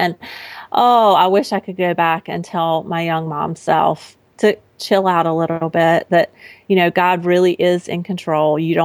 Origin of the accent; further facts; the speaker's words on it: United States; As American women, we just take this so for granted that we know how to read.